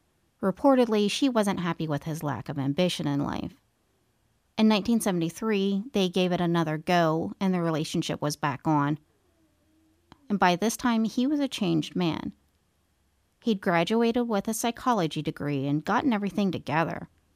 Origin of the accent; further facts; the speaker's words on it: East Coast, United States; I'm from the East Coast, so I've never heard of one